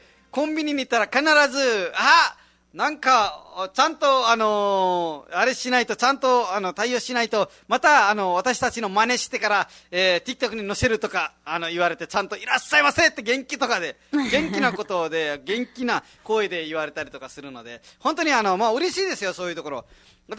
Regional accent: Dang, Lumbini Province, Nepal; Japanese is a second language; はい、ネパールのダング出身です。

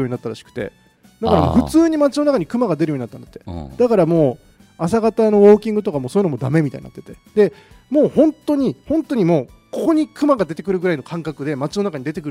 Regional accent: Odate, Akita, Japan; うちの実家はね、ばあちゃん家が僕実家なんだけど、その大館市ってところにあって

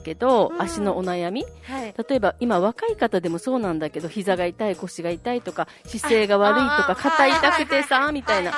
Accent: Naha, Okinawa, Japan; 私は今那覇市首里の出身なんですけど

